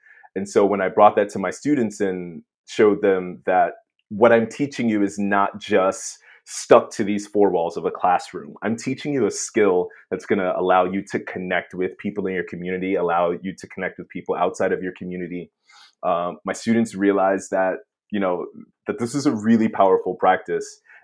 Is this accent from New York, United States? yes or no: yes; Brooklyn, New York, United States; I'm from Bed-Stuy, Brooklyn. I am a high school Spanish teacher and the founder and executive director of Teens of Color Abroad.